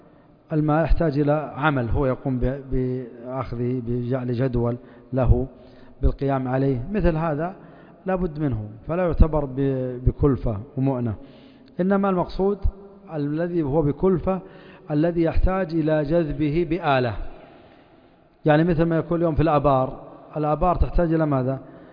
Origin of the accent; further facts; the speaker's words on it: Yanbu, Medina Province, Saudi Arabia; قديما عندنا في ينبع والناس كثير حتى في كثير من البلدان